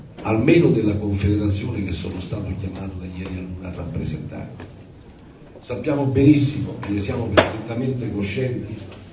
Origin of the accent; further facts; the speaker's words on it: Rome, Lazio, Italy; Chi mi conosce sa che io sono romano e romanista